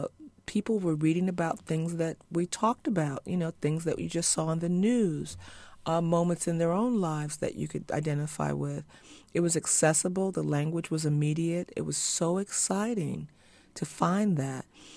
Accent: Chicago, Illinois, United States; I'm originally from Chicago, and so that people in Chicago would hear it and they, you know, talk about it.

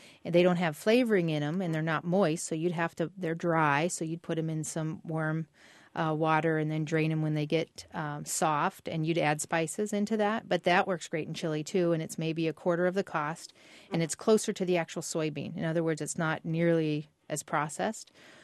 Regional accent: Iowa, United States; When I go back to Iowa, my home state, I have an Iowa chop.

